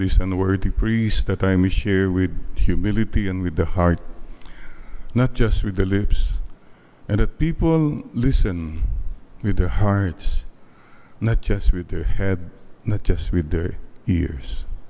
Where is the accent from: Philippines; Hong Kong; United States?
Philippines; Bani, Ilocos Region; when I was a little boy growing up in Bani, Pangasinan, a very poor town